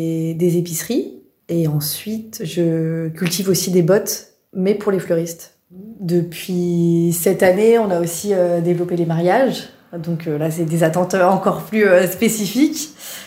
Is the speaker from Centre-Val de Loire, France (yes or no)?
yes; Orléans, Centre-Val de Loire, France; moi je suis originaire d'Orléans